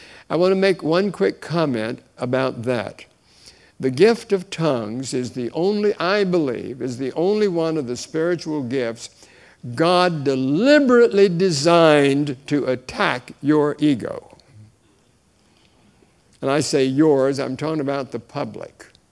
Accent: Miami, Florida, United States; I grew up in Miami and had a wonderful church, wonderful pastor, wise man.

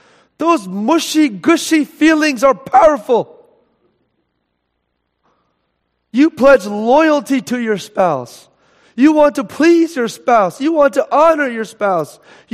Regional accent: Philadelphia, Pennsylvania, United States; As a Philadelphian, I have to fight even to entertain the thought that I'm wrong about anything.

